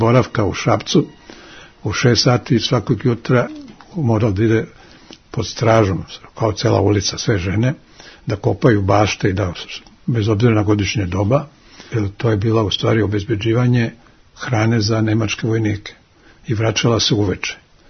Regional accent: Bitola, Pelagonia, North Macedonia; Moji su bili učitelji, rođen sam u Bitolju, 24. oktobra 1938. godine u Bitolju.

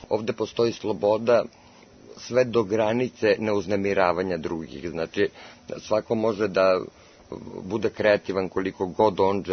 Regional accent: Belgrade, Serbia; moved away; ja sam se doselila iz Beograda

